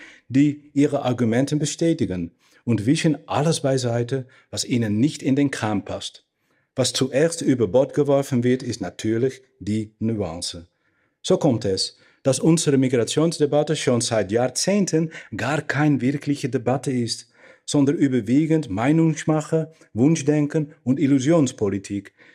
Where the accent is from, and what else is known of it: Netherlands; accent: Dutch; German is a second language